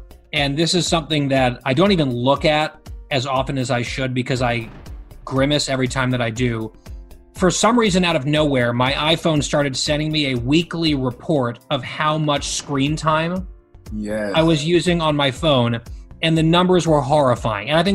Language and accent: English; United States; And as an American, we're a very generous people.